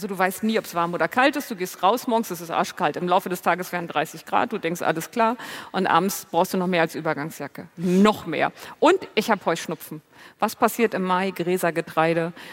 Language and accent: German; Harz, Germany; Also der Harz, wo ich herkomme. Als wir da hingezogen sind, gab es noch Plumpsklo.